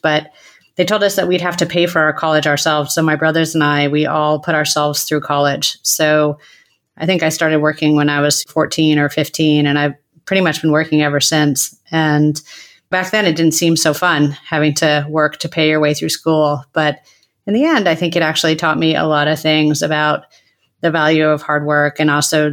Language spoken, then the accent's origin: English; Ann Arbor, Michigan, United States; And I grew up in Ann Arbor, Michigan, which is, as everyone knows, a great college town. And I was a townie.